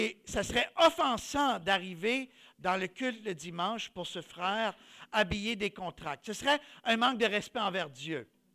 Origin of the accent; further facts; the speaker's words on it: Quebec, Canada; j'ai grandi au Québec, oui, mais mes parents, c'est des immigrants.